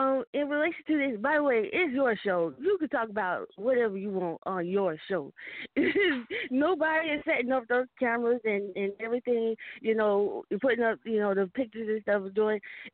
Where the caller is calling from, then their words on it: Charlotte, North Carolina, United States; I'm calling from Charlotte.